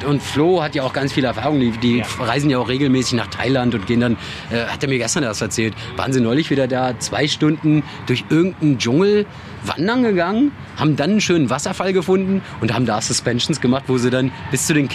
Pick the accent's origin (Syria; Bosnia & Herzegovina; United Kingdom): Syria; Ich bin ja Kurde aus Syrien, komme aus einem streng konservativen muslimischen Haushalt